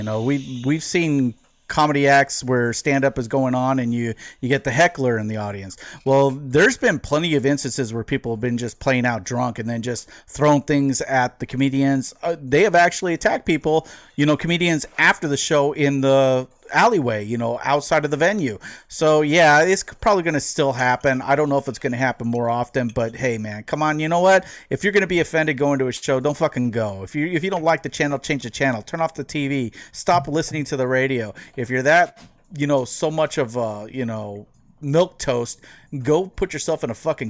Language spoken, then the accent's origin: English; El Cajon, California, United States; also born or lived in Visalia, California; I grew up in San Diego. I grew up in El Cajon, and the majority of my teenage years was in, you know, the rural communities in between the southern San Joaquin Valley, in between Bakersfield and Fresno in the Visalia area.